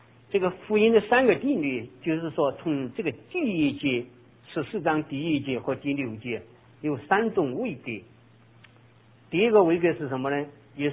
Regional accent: China; 所以我们中国人要记住，

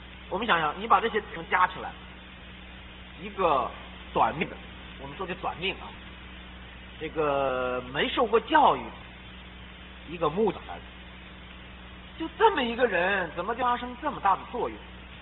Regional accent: China; 我都是大陆出来的人

